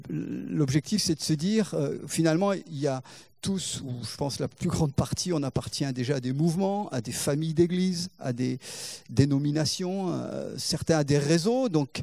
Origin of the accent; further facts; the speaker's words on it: Grenoble, Auvergne-Rhône-Alpes, France; moved away as an adult; Donc on vient de Grenoble, église de Chandelier pour ceux qui connaissent. Donc on est né là-bas, on a grandi là-bas, et puis on s'est marié à Bourgoin, qui était une église annexe de Grenoble